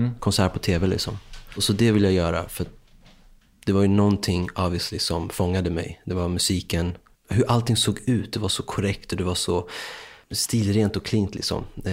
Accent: Stockholm, Stockholm County, Sweden; Vi är från Vasastan, från gamla Vasastan.

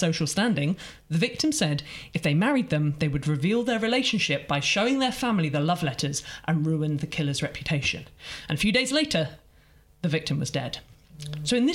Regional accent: Isle of Wight, South East England, United Kingdom; And like a this is on the Isle of Wight. I come from the Isle of Wight.

